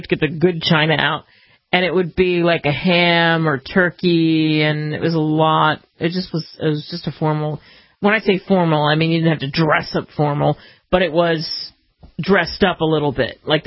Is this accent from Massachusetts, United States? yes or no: no; Philadelphia, Pennsylvania, United States; now in Texas, United States; when we got our house in Texas, I say this all the time, I'm from Philadelphia. But I've moved all over and lived in this great country all over the place.